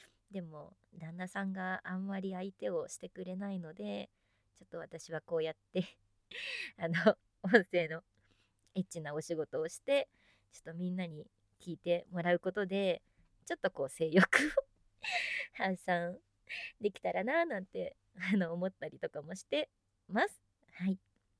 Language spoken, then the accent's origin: Japanese; Kanagawa, Japan; 出身地は神奈川県です。はい、海がね近くてですね、いいところに住んでおります。